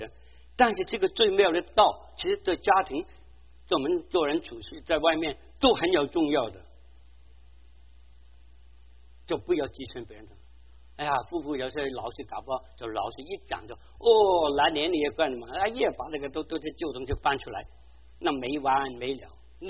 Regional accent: China; 我们中国人叫大义灭嗔灭亲，对不对？

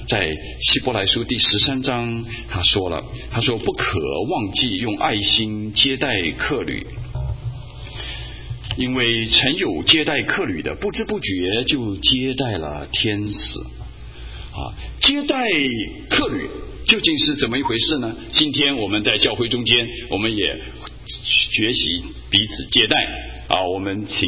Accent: China; 其实，我们中国人都非常节俭啊，你知道，我们小的时候啊，生活的环境都不是太好啊，

